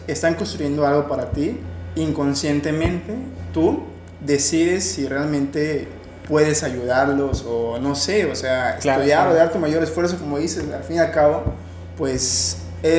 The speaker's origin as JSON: {"language": "Spanish", "region": "Yucatán", "country": "Mexico", "said": "Bueno, como buen yucateco, o sea, buen yucateco camina bajo de la banqueta."}